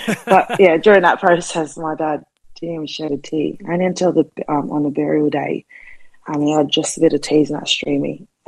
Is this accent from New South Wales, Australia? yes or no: yes; Auburn, New South Wales, Australia; also born or lived in Lethbridge Park; I was born in Auburn, and then my family, you know, made the move to Lethbridge Park, which is a suburb within the Mount Druitt Council or district. And then pretty much, yeah, we only lived there for a couple of years.